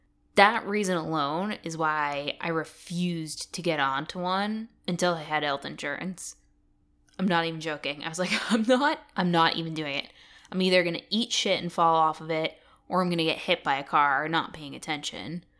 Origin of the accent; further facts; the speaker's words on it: Massachusetts, United States; So I'm from Massachusetts and I'm used to like roads just being completely fucked with potholes.